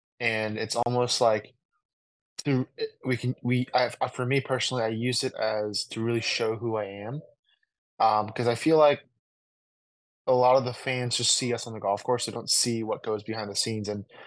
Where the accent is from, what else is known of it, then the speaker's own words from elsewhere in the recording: South Korea; especially me being Korean, and when I grew up in Asia